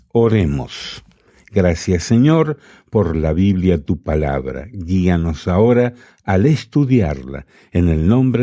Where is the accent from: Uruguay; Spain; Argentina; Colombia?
Colombia; Montería, Córdoba; Soy colombiano, oriundo del departamento de Córdoba, municipio de Montería.